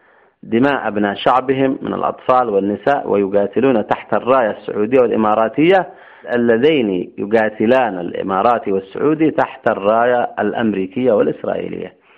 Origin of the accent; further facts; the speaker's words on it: Yemen; بقي ثابتا وأصيلا تتوارثه الأجيال في بلدنا اليمن جيلا إثر جيل.